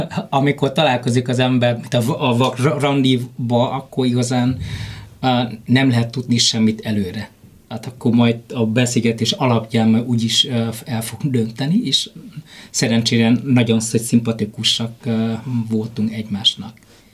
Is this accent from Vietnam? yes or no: yes; Vietnam; moved away as an adult; now in Hungary; én 20 éve ezelőtt Vietnámból jöttem ide, a tanulás miatt kaptam az ösztöndi lehetőséget Vietnámban.